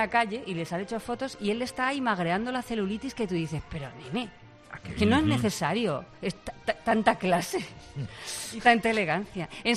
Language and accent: Spanish; Albacete, Castilla-La Mancha, Spain; yo soy de Albacete